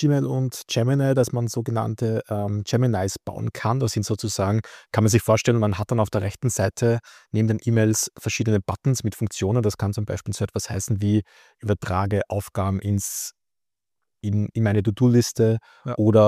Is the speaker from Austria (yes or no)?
yes; Austria; wir sind ja beide Österreicher, wir sind mitten in Wien.